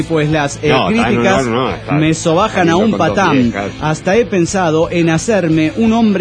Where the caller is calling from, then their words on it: Dallas, Texas, United States; de Dallas, Texas.